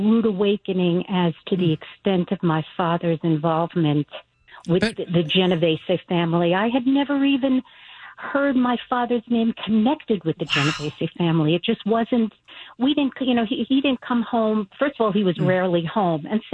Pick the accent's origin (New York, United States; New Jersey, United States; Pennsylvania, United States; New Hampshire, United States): New York, United States; Five Towns; I was born in Brooklyn. I grew up in the Five Towns of Long Island, which is a neighborhood that's 99.9% Jewish.